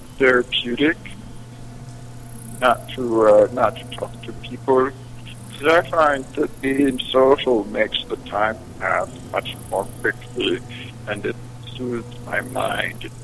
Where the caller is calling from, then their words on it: Bahamas; I'm calling from an island in the Bahamas.